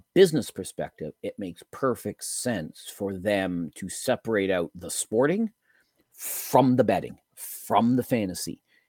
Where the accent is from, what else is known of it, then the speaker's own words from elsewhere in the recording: Canada; See, I'm Canadian.